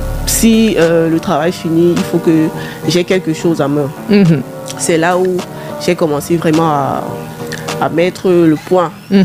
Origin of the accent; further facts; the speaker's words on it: Bafang, West, Cameroon; puisque je suis de Bafang, dans ma langue nationale... maternelle